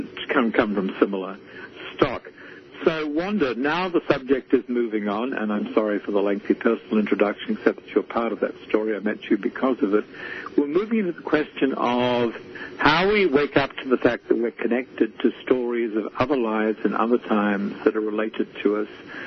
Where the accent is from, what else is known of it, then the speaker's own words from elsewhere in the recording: Australia; also born or lived in England; now in United States; I'm the boy from Australia via England who came to these former colonies.